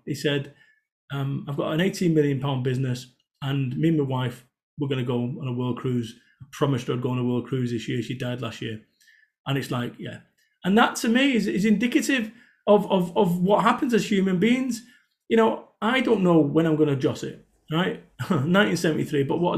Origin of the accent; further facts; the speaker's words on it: Salford, North West England, United Kingdom; I'm from Salford, Manchester.